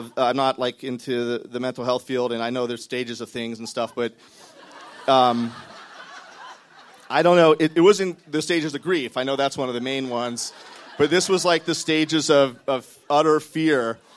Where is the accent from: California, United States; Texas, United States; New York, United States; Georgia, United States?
California, United States; I'm from California. We do weird stuff.